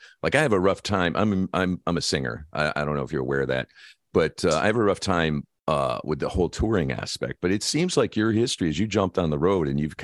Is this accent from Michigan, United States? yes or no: yes; Detroit, Michigan, United States; I mean, I'm from Detroit. So, you know, there's a whole serious rock and roll legacy, and as well as Motown and some great blues guys.